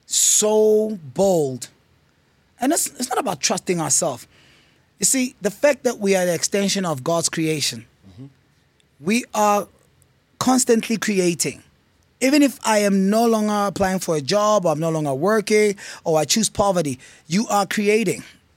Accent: Sharpeville, Gauteng, South Africa; But because of who I inherently am, I got to understand that I'm from Sharpeville. I'm black. I am male.

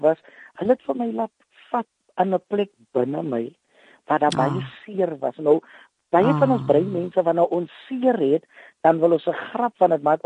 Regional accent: Jonkershoek, Western Cape, South Africa; ek is 'n kind van Jonkershoek, ek kom uit Bosbou uit … Wortels is diep gegrawe daar so.

